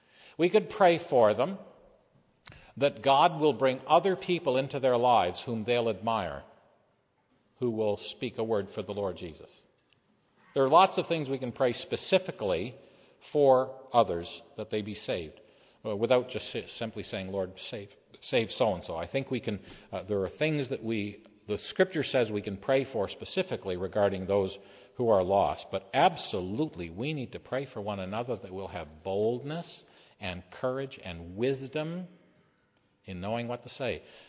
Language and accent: English; Canada; Well, I'm from Canada.